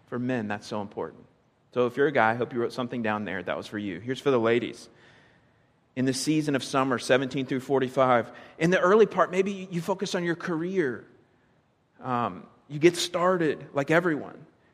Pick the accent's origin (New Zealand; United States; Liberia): United States; Florida; now in North Carolina, United States; I grew up in Florida. I never saw the colors turn. It just was always sweltering hot, okay? So North Carolina is kind of nice because you can see the turn of the seasons.